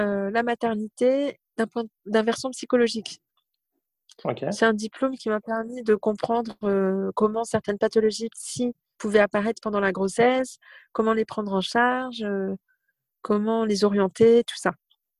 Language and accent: French; Saint-Dizier, Grand Est, France; je suis née, j'ai grandi à Saint-Dizier, en Haute-Marne